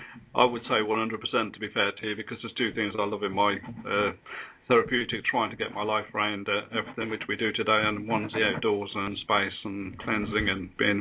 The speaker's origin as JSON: {"language": "English", "town": "Stratford-upon-Avon", "region": "West Midlands", "country": "United Kingdom", "tie": "born or raised there", "said": "I was born in Stratford-on-Avon, where William Shakespeare was, and I lived in a small village just outside there"}